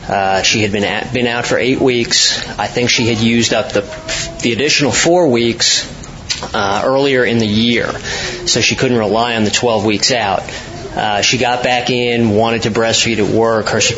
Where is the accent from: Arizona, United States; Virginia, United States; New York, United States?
Virginia, United States; I'm from Virginia.